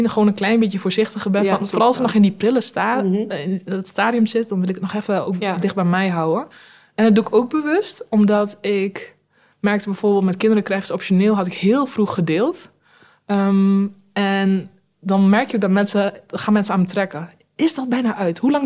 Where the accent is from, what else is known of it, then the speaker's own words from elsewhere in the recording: Drenthe, Netherlands; accent: Drenthe; Maar dat klopt ook, ik woon dichtbij Rotterdam. Maar ik kom natuurlijk uit Drenthe, dat hoort iedereen.